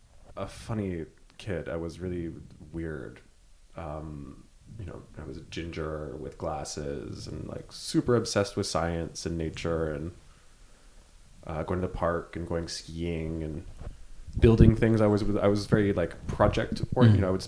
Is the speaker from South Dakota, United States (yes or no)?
no; San Francisco, California, United States; Yeah, I grew up in San Francisco.